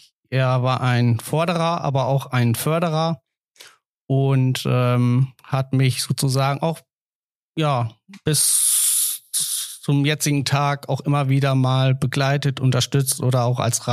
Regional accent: Hoogstede, Lower Saxony, Germany; ich bin Baujahr 80, am 18. Juni 1980 geboren. Ich bin aufgewachsen in Hoogstede und seit über 20 Jahren Emlichheimer.

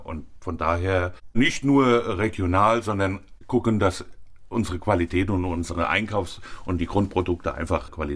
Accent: Finthen, Rhineland-Palatinate, Germany; Ja, ich selbst bin in Finden geboren, also ich bin Finder Bub. Ausbildung habe ich in Mainz gemacht, damals in der Altstadt, Leininger Hof.

